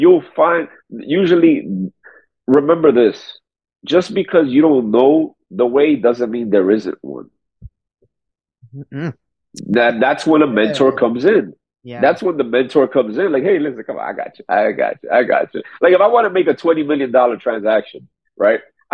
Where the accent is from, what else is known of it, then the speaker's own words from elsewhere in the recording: New York City, New York, United States; I was born and raised in New York City.